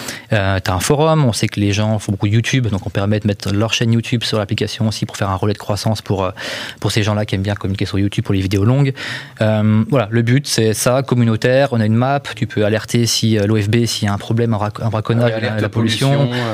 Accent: Grand Est, France; now in Annecy, France; À la base, je suis des Vosges, moi. Je suis du Nord-Est.

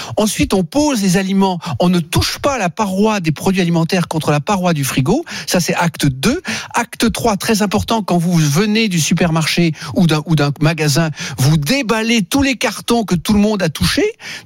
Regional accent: Lugano, Ticino, Switzerland; Horlogerie suisse, et je suis d'ailleurs de Lugano, le Carno, le Tessin suisse.

